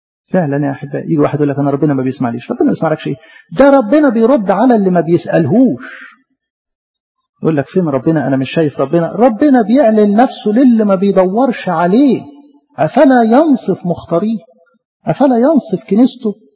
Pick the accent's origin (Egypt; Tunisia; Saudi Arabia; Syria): Egypt; وإحنا يا مصريين لا كنا بنطلب ربنا ولا كنا بنسأل عن ربنا ولا كنا نعرف ربنا